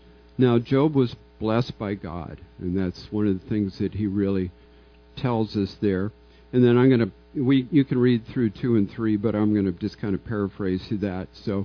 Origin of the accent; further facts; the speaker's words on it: Washington, United States; We're both from Washington State, and we're both part of the youth leadership team here.